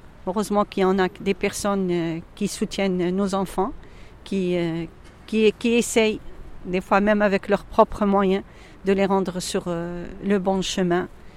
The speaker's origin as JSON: {"language": "French", "country": "Algeria", "said": "Je suis une femme, maman d'enfant, et je suis algérienne d'origine."}